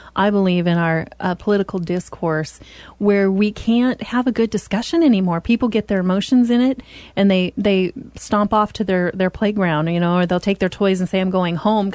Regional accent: South Dakota, United States; And I said, oh, girl, I'm from South Dakota.

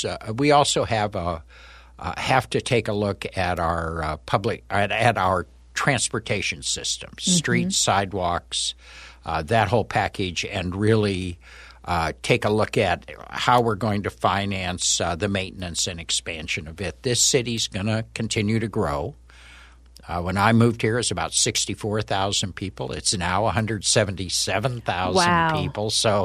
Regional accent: Spokane Valley, Washington, United States; I'm originally from the Spokane Valley, kind of between Spokane and Post Falls, Idaho. It's now one of the larger cities in Washington, but at the time is a rural area outside of Spokane.

